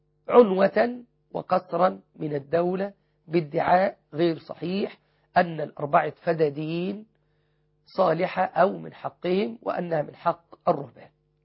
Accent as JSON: {"language": "Arabic", "country": "Egypt", "said": "أكبر مسجد عندنا في مصر عمرو بن العاص 13,800 متر،"}